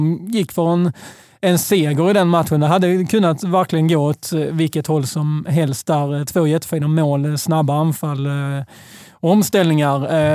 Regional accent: Skåne, Sweden; Ja, men jag är skåning, då heter det mail.

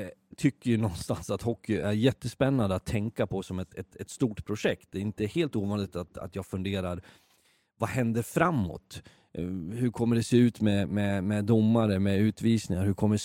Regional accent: Leksand, Dalarna County, Sweden; ta Leksand återigen, där jag kommer ifrån, så är det ju kultur att spela hockey. Som jag minns det så spelade alla mer eller mindre hockey när jag var barn.

